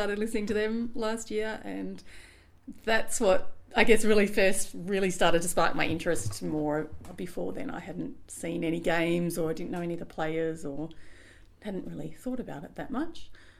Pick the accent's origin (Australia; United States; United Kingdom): Australia; Perth, Western Australia; I grew up in Western Australia, so even though big AFL state, I wasn't really into the football at all when I lived in Perth. Just wasn't really part of my life. I mean, I'm 52